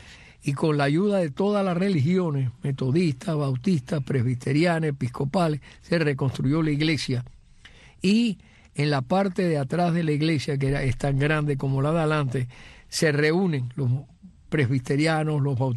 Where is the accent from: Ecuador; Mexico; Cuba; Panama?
Cuba; Antilla, Holguín; De Antilla es mi pueblo donde yo nací. Va a ser casi 80 años ahorita. Antilla hoy en día pertenece a Holguín, a la provincia de Holguín.